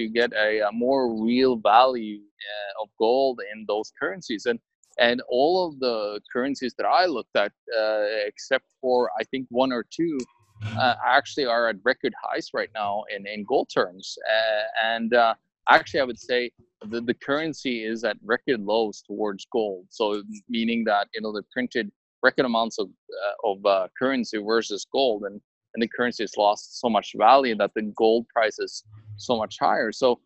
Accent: Norway; English is a second language; in my home country, Norway, with the socialist government there, you're getting some stuff for free

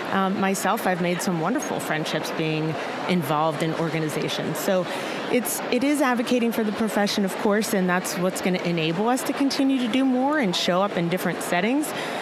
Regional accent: Pittsburgh, Pennsylvania, United States; I know I'm from Pittsburgh, Pennsylvania.

